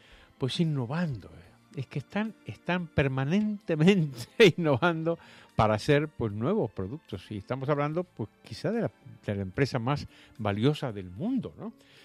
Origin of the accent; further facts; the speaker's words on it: Argentina; a mí, como argentino, te imaginarás que este es un asunto que me resulta muy, muy sensible. Yo he tenido la oportunidad de vivir una hiperinflación a principios de los años 70. Tú no habías nacido, pero yo sí, y estaba viviendo en Buenos Aires